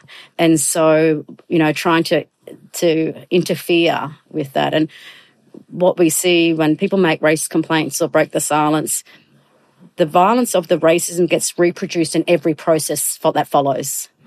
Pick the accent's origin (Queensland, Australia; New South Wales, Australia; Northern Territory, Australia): Queensland, Australia; I'm proud Queenslander when it comes origin time